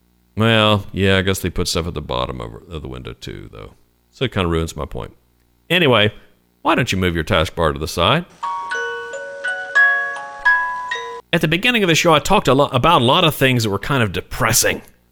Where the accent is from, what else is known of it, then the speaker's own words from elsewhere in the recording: Huntington, West Virginia, United States; And it's my hometown. These people in Huntington, West Virginia, are going to outlast everyone else in the coming collapse